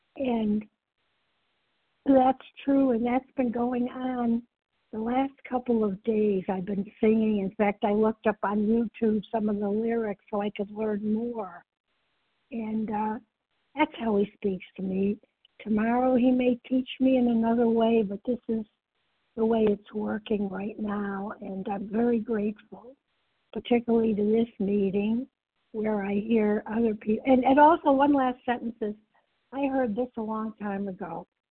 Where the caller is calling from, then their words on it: Massachusetts, United States; I'm calling from Massachusetts, west of Boston.